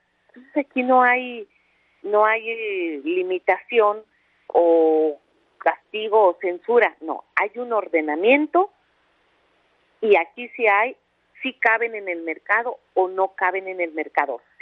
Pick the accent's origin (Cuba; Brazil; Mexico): Mexico; nuestro derecho como mexicanos